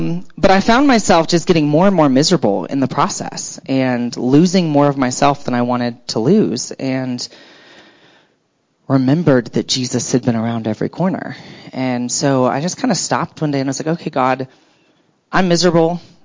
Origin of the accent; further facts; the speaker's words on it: Alabama, United States; also born or lived in Philippines; I'm sort of from Alabama and spent some time in the Philippines, and I'm not used to the freezing.